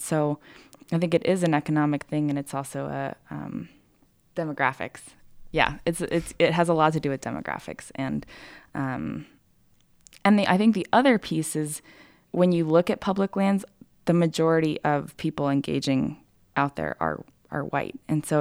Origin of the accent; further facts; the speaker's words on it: Colorado Springs, Colorado, United States; So I grew up in Colorado Springs, and I moved out to Grand Junction back in 2013.